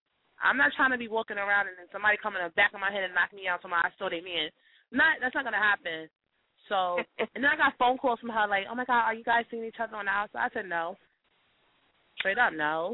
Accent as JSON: {"language": "English", "town": "Long Island", "region": "New York", "country": "United States", "tie": "born or raised there", "said": "I love New York. I mean, born and raised here. I was born and raised in Long Island, though, but I just always was in the city."}